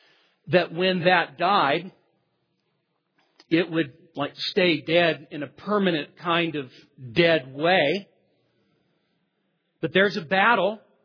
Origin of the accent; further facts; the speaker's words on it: Marysville, California, United States; born there; also born or lived in Yuba City; I was born in Marysville, lived in Yuba City, loved